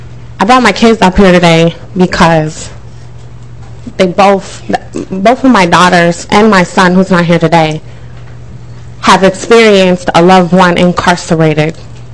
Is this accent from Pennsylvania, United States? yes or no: no; Minneapolis, Minnesota, United States; I'm from North Minneapolis.